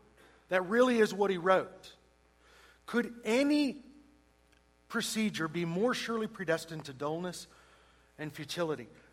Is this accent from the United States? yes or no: yes; the South, United States; I grew up in the South.